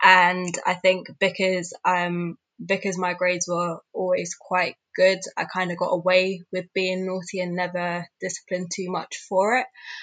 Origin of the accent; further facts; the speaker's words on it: London, United Kingdom; I grew up in West London in a very diverse borough.